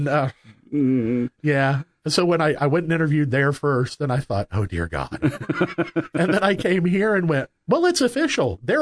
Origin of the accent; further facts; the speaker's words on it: Oblong, Illinois, United States; now in Robinson, United States; I grew up in Oblong.